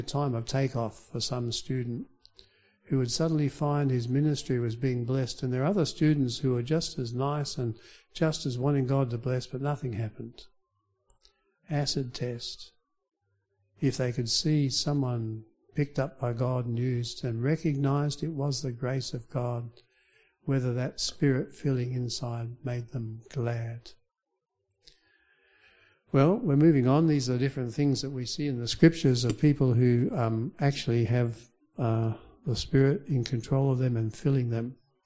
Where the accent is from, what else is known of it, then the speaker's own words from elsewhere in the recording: Perth, Western Australia, Australia; born there; They need it over there. I was born in Perth.